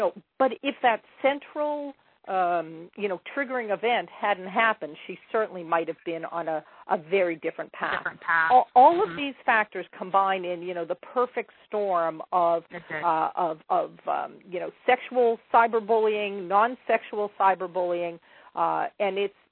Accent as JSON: {"language": "English", "town": "Toronto", "region": "Ontario", "country": "Canada", "said": "I'm a Canadian and I'm living here in Toronto"}